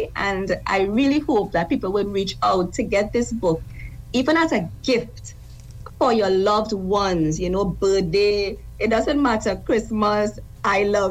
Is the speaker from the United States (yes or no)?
no; Mayaro, Mayaro–Rio Claro, Trinidad & Tobago; It is also available at JK's Bookstore in Mayaro, my hometown.